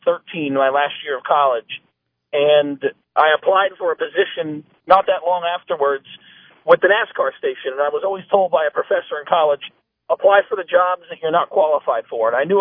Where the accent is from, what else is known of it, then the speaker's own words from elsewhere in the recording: New Jersey, United States; And so then I grew up in New Jersey, so there's a New York hub, and I applied for a job in the sports newsroom up there